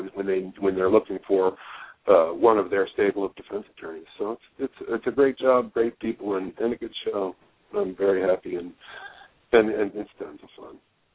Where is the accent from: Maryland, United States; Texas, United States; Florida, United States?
Maryland, United States; I did a show with the Rec Center back when I was a young kid and growing up in Tunnel Park, Maryland.